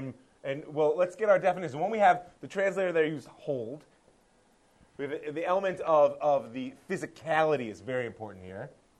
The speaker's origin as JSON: {"language": "English", "town": "Cleveland", "region": "Ohio", "country": "United States", "tie": "born or raised there", "said": "Imagine you were the head of, I grew up in Cleveland, you were the head of the Cleveland Federation, right?"}